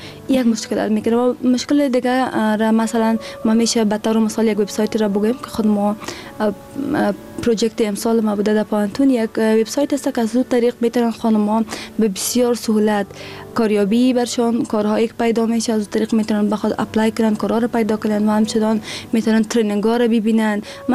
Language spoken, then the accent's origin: Persian; Afghanistan; و دوباره به افغانستان آمدم، امروی دوستای خود یک جا شدم